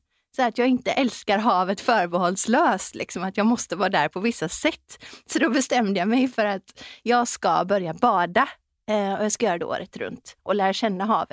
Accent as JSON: {"language": "Swedish", "region": "West Coast", "country": "Sweden", "tie": "born or raised there", "said": "Och så är jag uppväxt på västkusten."}